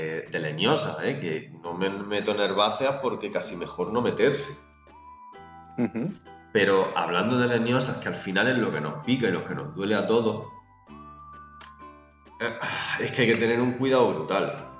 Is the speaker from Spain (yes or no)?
yes; Jaén, Andalusia, Spain; nosotros somos de Jaén. Esto es un bosque humano gigantesco.